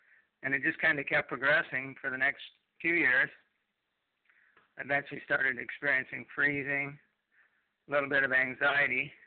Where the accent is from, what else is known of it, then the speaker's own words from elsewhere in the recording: Canada; I'm a Canadian. I live on Manitoulin Island in Ontario, the province of Ontario. I've lived here for 3 years.